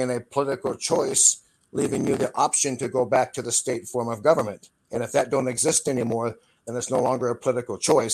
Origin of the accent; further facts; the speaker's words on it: California, United States; I'm not a Southerner, I'm not sticking up for nobody. I'm from Southern California.